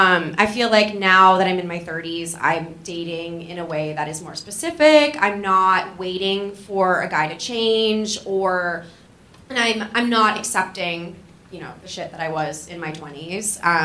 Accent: New Jersey, United States; Because I'm from Central Jersey, which exists. So it's the part with trees.

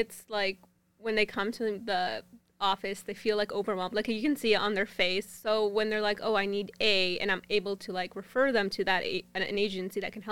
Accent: Fort McMurray, Alberta, Canada; It was great. I met some of the best people here that I'm still friends with.

